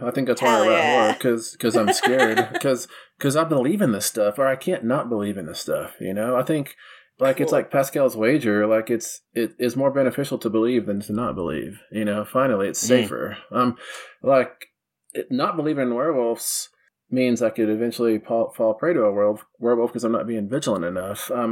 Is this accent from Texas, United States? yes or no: yes; Texas, United States; But you know, but growing up in West Texas like I did, and believing in all this stuff